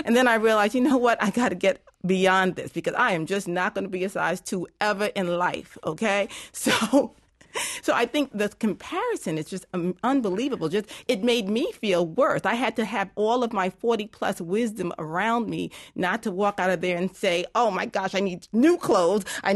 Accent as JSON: {"language": "English", "region": "New York", "country": "United States", "tie": "born or raised there", "said": "I lived in New York. I grew up in New York. I practiced law in New York."}